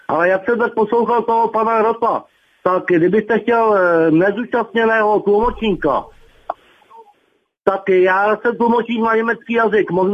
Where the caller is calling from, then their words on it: Dolní Lukavice, Plzeň Region, Czechia; Já jsem od Plzně kousek, z Dolní Lukavice.